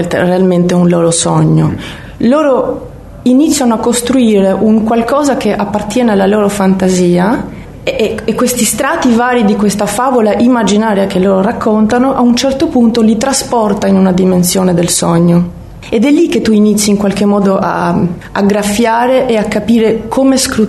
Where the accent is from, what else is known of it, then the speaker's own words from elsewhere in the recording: Albania; Italian is a second language; moved away; Già col mio accento, perché io sono andata via dall'Albania tantissimo tempo fa, era un po' così una linea di confine, però gli apparteneva un po' quella lingua.